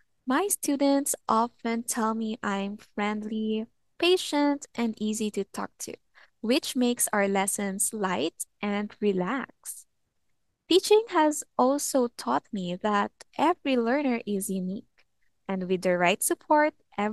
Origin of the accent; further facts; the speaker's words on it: Philippines; I'm from the Philippines and I've been teaching English online for over 2 years now.